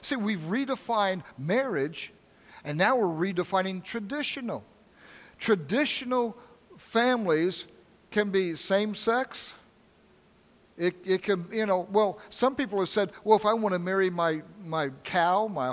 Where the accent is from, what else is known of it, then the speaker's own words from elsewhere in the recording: Kansas, United States; born there; and I was born in Kansas, and I was in that area where Quantrell worked